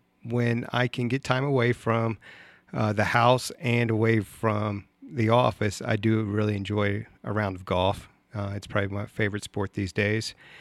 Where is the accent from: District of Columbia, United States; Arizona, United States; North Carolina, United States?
District of Columbia, United States; Washington; So originally, I'm from the East Coast, mostly D.C. Central. Spent most of my career in D.C., about two decades in D.C.